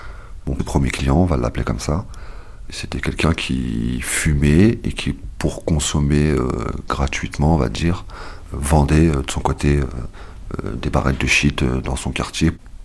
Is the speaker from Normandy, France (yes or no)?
yes; Normandy, France; j'ai 38 ans, j'ai grandi en Normandie.